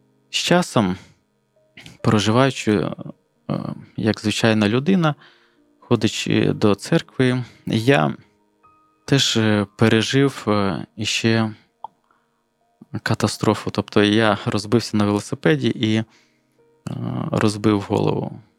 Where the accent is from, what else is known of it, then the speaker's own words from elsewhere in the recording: Kyiv, Ukraine; born there; Я народився в місті Києві.